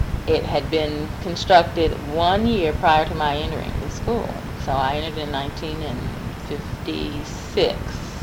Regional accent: Rockville, United States; born there; Born here in Warren County. Actually, I was born in Rockville.

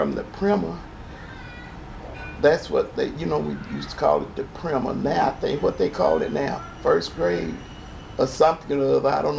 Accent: Cardinal, Kentucky, United States; born there; I was born in Cardinal, Kentucky.

